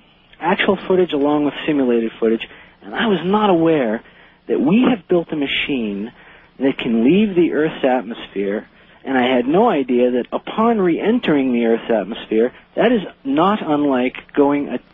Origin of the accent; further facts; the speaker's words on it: Mesa, Arizona, United States; Because I am from Mesa